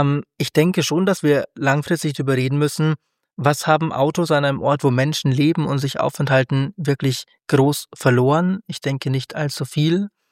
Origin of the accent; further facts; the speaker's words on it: Regensburg, Bavaria, Germany; ich komme ja aus dem Regensburger Norden.